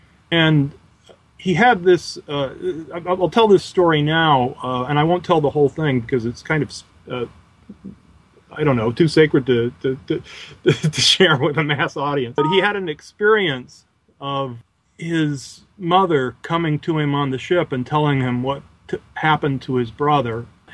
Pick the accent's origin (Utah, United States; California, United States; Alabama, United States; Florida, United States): Utah, United States; Taylorsville; also born or lived in Salt Lake City; I grew up in Taylorsville, Utah, on what was left of my grandparents' 30-acre farm.